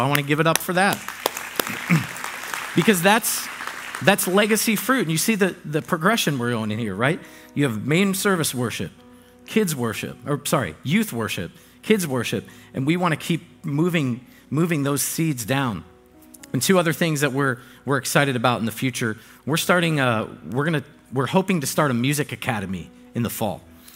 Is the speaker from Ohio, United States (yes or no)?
no; Florida, United States; now in Connecticut, United States; And I'm not saying that to throw shade at Connecticut because I'm from Florida, forgive me.